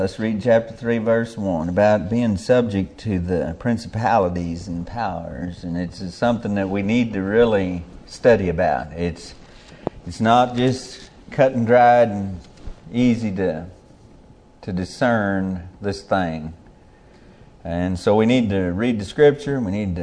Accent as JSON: {"language": "English", "country": "United States", "said": "Now, I am an American, and this is my country, and these are my people, and I owe them some things just because of that fact. I live here."}